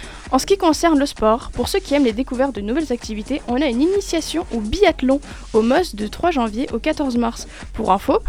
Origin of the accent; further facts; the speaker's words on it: Italy; Perso, vu que bah, je suis italienne, on mange à longueur de journée.